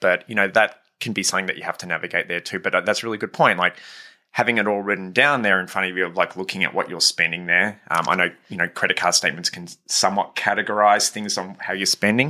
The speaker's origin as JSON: {"language": "English", "country": "Australia", "said": "I come from Australia."}